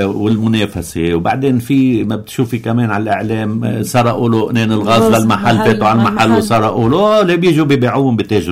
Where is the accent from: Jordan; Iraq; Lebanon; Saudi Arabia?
Lebanon; نحن اليوم عندنا بلبنان 5% اللي هن بجبال بيستعملوا الحطب